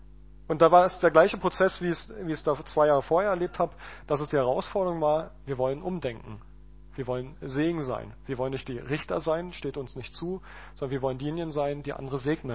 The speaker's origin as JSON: {"language": "German", "region": "Berlin", "country": "Germany", "said": "Meine Frau und ich, wir sind vor 2 Jahren aus Sachsen hergezogen. Ich komme eigentlich aus Berlin, meine Frau aus der Nähe von Stuttgart."}